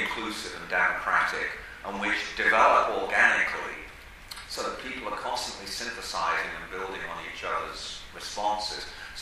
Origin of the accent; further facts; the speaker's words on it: Bootle, North West England, United Kingdom; I come from Bootle in Liverpool. I'm very proud of my background.